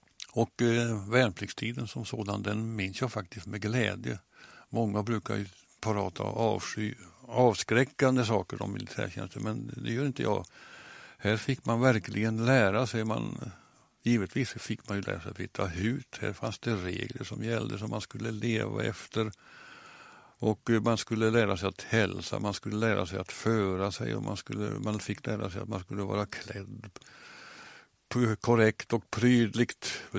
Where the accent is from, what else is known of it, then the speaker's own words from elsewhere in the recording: Sweden; accent: standard Swedish (rikssvenska); det gör jag inte, utan jag pratar nog rikssvenska ganska så tydligt